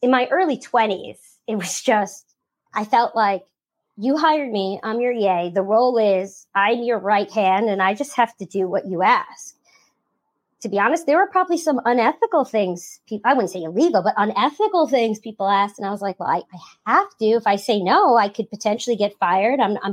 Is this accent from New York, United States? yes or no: yes; New York, United States; also born or lived in New Jersey; I'm from the New York, New Jersey area. You know, I got a mouth on me.